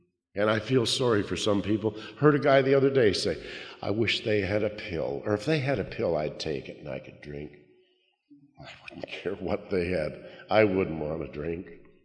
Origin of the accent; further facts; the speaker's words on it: Canada; And after the meeting, I went and introduced myself and talked, said we're from Canada.